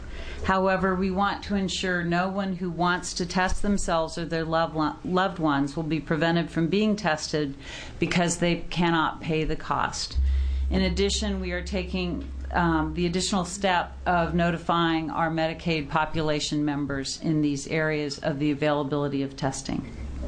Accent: Portland, Oregon, United States; I grew up in North Portland and I have lived in Southeast Portland for over 30 years.

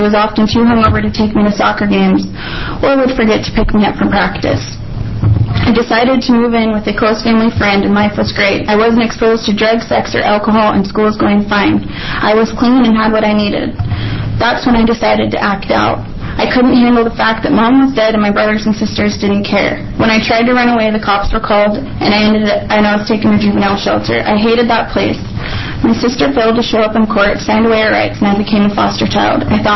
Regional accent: Wolf Creek, Oregon, United States; I grew up in Wolf Creek, an area known for drug raids and criminals.

